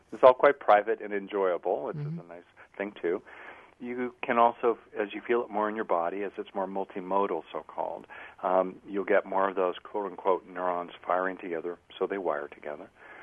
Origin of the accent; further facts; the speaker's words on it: California, United States; You know, I'm from California, basically, mo beta.